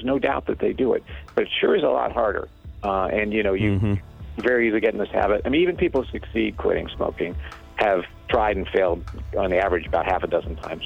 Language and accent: English; Midwest, United States; now in California, United States; when I moved out from the Midwest to California and at the hospital at lunchtime